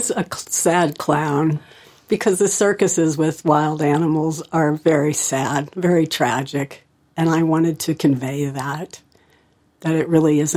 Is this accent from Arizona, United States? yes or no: no; St. Louis, Missouri, United States; I grew up in St. Louis, and my parents were very much philanthropists, but for humans.